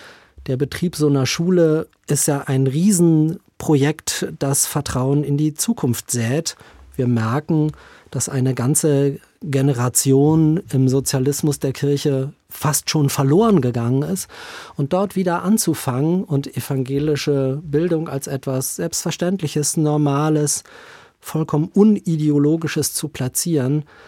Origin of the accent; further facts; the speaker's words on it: Herzberg, Germany; Ich bin nicht im Pfarrhaus groß geworden, sondern in der Küsterei.